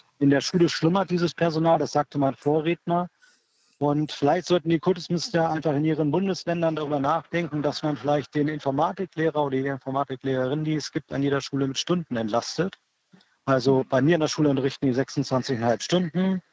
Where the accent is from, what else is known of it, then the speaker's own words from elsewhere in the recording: Lower Saxony, Germany; Ich komme aus dem Landkreis Harburg